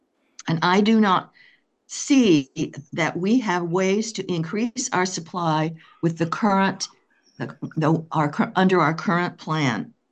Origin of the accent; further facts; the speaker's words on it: Edmonds, Washington, United States; Good afternoon, commissioners. … from Edmonds.